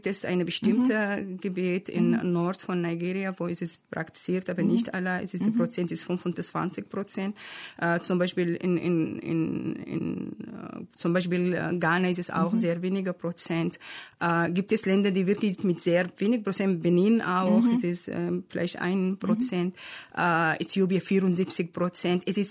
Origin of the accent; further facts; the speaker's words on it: Sudan; German is a second language; Ja, ich komme aus dem Sudan